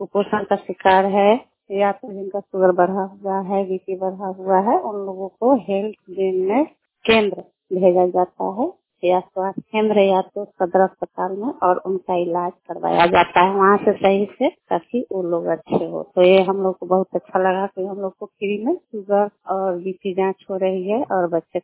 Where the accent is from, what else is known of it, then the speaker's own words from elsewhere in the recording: Bihar, India; और मैं गुर्मिया पंचायत की रहने वाली हूँ।